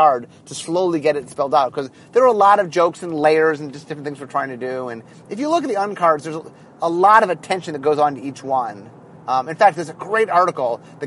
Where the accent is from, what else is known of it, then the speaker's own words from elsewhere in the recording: Hollywood, California, United States; I'm from Hollywood. I know what hiatus means.